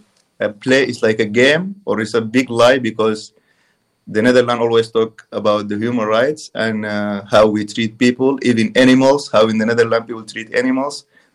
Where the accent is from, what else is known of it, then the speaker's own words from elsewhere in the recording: Khartoum, Sudan; But I'm from the north.